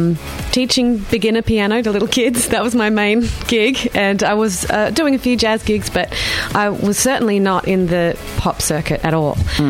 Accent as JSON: {"language": "English", "town": "Wollonga", "region": "South Australia", "country": "Australia", "tie": "born or raised there", "said": "But actually, I grew up in Wollonga."}